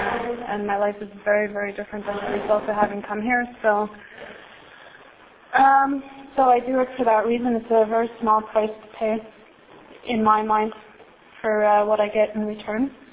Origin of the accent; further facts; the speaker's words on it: Montreal, Quebec, Canada; And so I grew up in Montreal. My family came here when we were about 6 years old, and my sister and I were twins.